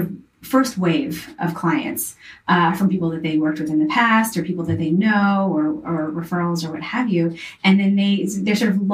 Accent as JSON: {"language": "English", "region": "the South", "country": "United States", "tie": "born or raised there", "said": "I was raised in the South."}